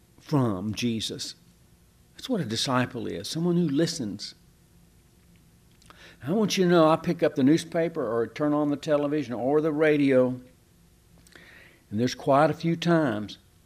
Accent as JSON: {"language": "English", "town": "Cleburne", "region": "Texas", "country": "United States", "tie": "born or raised there", "said": "Roy Dean and I have an ongoing joke about my hometown being a hick town in central Texas, Cleburne, Texas."}